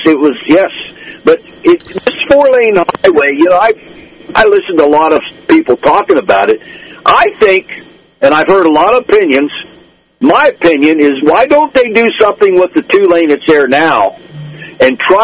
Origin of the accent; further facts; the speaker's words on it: Bellefonte, Pennsylvania, United States; I'm born and raised in Belfont all my life since 1953